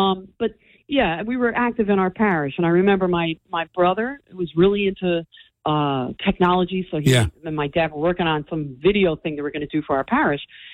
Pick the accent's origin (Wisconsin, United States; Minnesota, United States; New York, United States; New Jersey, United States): New Jersey, United States; Fair Lawn; and this is when I grew up in Fairlawn. So I'm on Route 4.